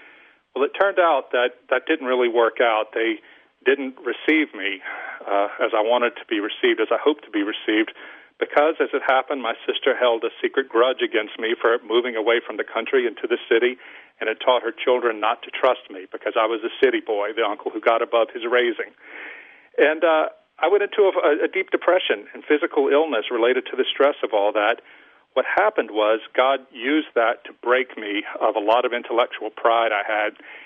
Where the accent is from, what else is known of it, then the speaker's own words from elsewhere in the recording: Louisiana, United States; it was about my decision to come back to my hometown in South Louisiana